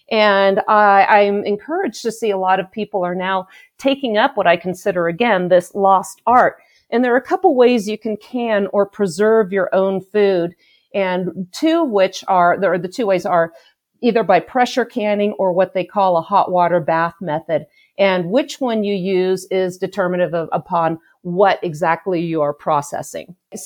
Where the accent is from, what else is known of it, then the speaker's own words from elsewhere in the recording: California, United States; Well, I grew up in California, and I developed the preparedness lifestyle there once I became a mom